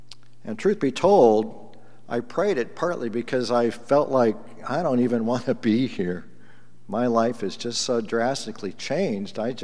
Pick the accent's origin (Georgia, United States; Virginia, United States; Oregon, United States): Oregon, United States; Corvallis; I certainly do have lots of fond memories of, I grew up in Corvallis